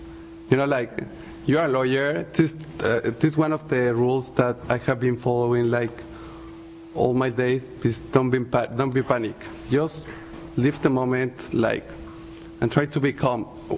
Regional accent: Mexico; I'm from Mexico.

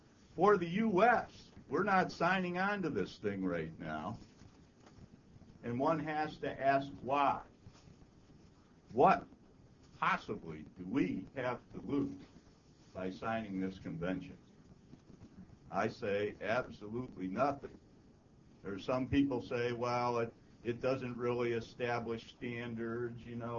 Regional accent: United States; I, for one, as an American who served his country in Vietnam during that war

